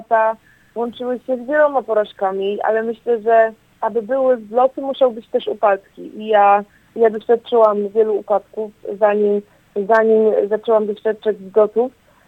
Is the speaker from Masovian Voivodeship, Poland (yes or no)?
yes; Ciechanów, Masovian Voivodeship, Poland; Pochodzę z Ciechanowa.